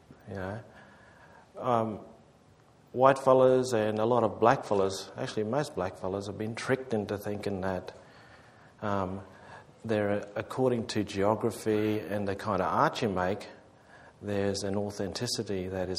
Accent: Queensland, Australia; I grew up in North Queensland, and I and this it's a common story. I didn't grow up speaking language or anything

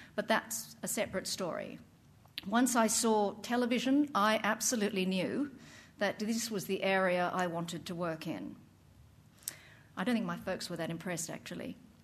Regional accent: South Africa; born there; I was born in South Africa, a privileged white kid from an English-speaking background, the eldest of 4, by 10 minutes. I'm a twin

